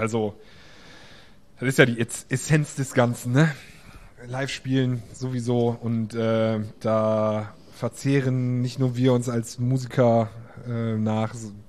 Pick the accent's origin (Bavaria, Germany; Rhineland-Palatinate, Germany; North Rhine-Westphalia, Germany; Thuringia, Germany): North Rhine-Westphalia, Germany; Xanten; ich bin ja auf Xanten zur Schule gegangen